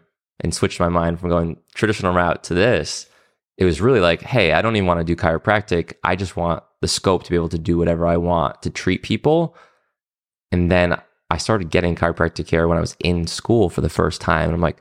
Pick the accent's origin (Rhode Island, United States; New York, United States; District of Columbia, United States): Rhode Island, United States; moved away as an adult; now in Los Angeles, United States; I'm from Rhode Island. Okay. So I grew up in a small town over there, but moved here when I was 22.